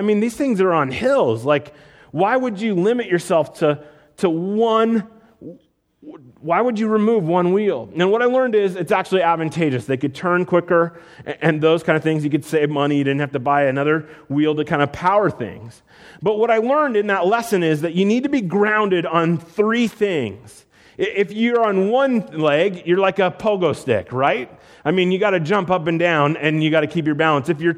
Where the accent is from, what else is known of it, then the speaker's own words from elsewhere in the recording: Iowa, United States; Okay, I grew up in Iowa. I know all about combines.